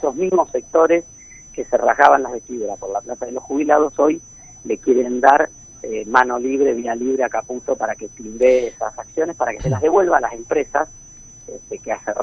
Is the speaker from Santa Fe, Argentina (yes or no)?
yes; Santa Fe, Argentina; nosotros como santafesinos hemos visto el efecto que tuvo la privatización y desguace del Banco Provincia de Santa Fe en los años 90